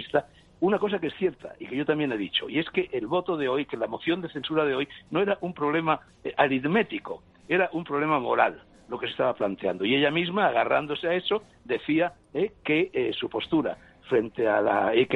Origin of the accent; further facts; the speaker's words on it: Spain; como muchos españoles